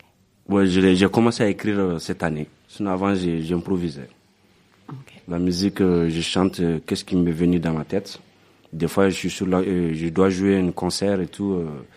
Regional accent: Bamako, Mali; Je viens du Mali, né à Bamako.

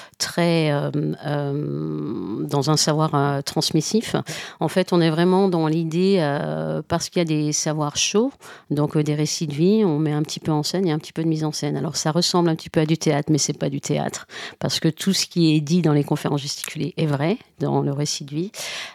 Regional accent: Lyon, Auvergne-Rhône-Alpes, France; je suis originaire de Lyon et je l'ai moins joué sur Lyon.

